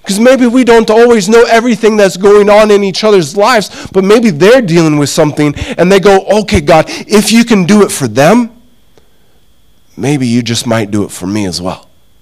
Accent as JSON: {"language": "English", "region": "Montana", "country": "United States", "tie": "born or raised there", "said": "When I was younger, I grew up in Montana. Montana is mountains, as you can imagine."}